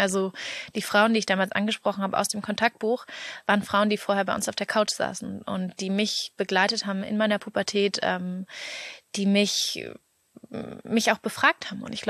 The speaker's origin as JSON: {"language": "German", "region": "Berlin", "country": "Germany", "tie": "born or raised there", "said": "ich bin wie gesagt gebürtige Berlinerin"}